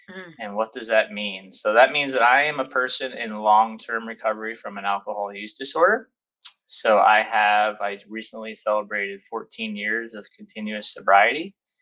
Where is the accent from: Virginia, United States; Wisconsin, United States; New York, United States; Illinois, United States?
New York, United States; Albany; I'm originally from Albany, New York. I come from a large family